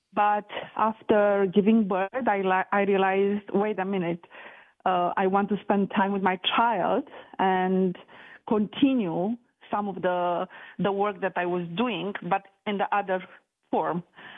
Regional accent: Romania; I'm originally from Romania. It's a country in Eastern Europe. I was born in 1975 under communism.

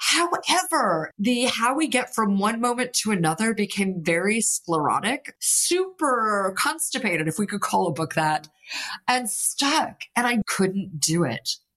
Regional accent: London, United Kingdom; now in Margaretville, United States; when I came originally from London, like when I moved to Margaretville, is a very working class village.

